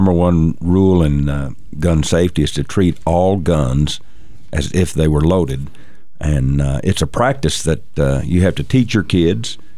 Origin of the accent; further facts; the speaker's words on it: Texas, United States; And, Scott and I grew up down in Texas, and I believe Texas has one of the best cultures around for guns and hunting.